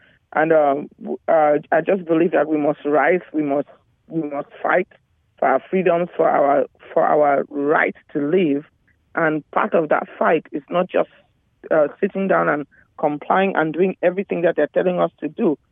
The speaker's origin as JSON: {"language": "English", "country": "Cameroon", "also_born_or_lived": "Louisiana", "second_language": "English", "moved": "yes", "lives_now": "Texas, United States", "said": "I'm originally from West Africa, Cameroon. I'm sure you can hear my really pretty accent."}